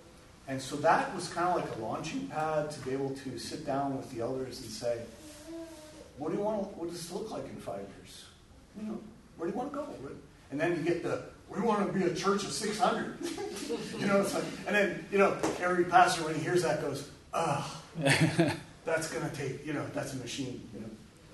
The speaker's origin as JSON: {"language": "English", "region": "Ontario", "country": "Canada", "said": "We came from Northern Ontario, and so we got here just before COVID"}